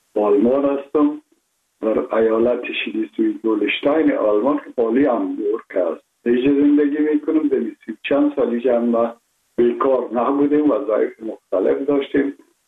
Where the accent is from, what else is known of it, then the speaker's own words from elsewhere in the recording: Kabul, Afghanistan; ما متولد شهر کابل هستم، اصلا تاجک و از شهر کولی کابل که از پدر از کابل هستم. مکتب عاشقان عارفان که در شهر کنه نزدیک خانه ما بود، ما درسای ابتدایی رو اونجا خواندیم،